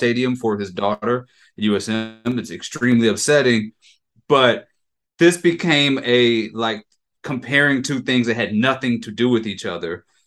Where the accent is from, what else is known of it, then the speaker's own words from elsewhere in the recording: Jackson, Mississippi, United States; As you know, I'm from Jackson. I'm from Mississippi.